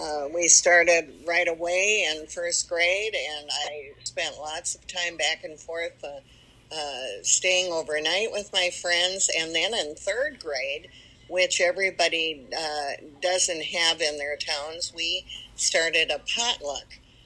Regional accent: Moorhead, Minnesota, United States; also born or lived in Toledo, United States; At 6 weeks old, we moved to Moorhead, Minnesota, where my father took a job on the railroad

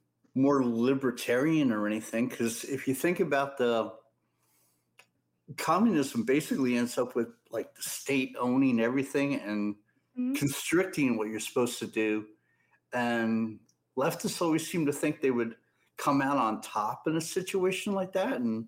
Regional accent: New Jersey, United States; born there; I was born in New Jersey.

